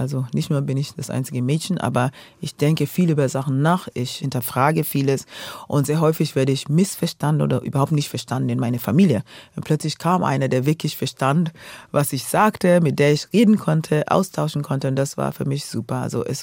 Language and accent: German; Nairobi, Kenya; first language Luo; German is a second language; weil wir lebten in Nairobi. Und da haben wir dann, weil meine Stiefmutter Amerikanerin war, haben wir auch sehr viel Englisch gesprochen. Aber ich habe dadurch meine Sprache gelernt. Luo ist unsere Muttersprache.